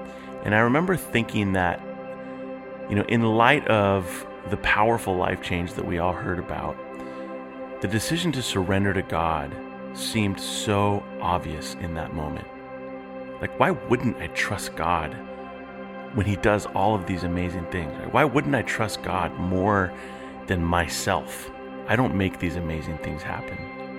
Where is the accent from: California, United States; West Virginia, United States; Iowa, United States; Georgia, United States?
Iowa, United States; I grew up in Iowa. I had a portion of my life in Iowa